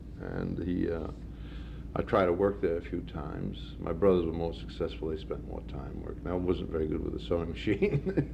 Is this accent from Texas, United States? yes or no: no; Brooklyn, New York, United States; also born or lived in Greenwich Village; So I was born on the first day of spring, 1921, of Greek parents. And after a number of years, moved to Brooklyn, where I spent most of my young years.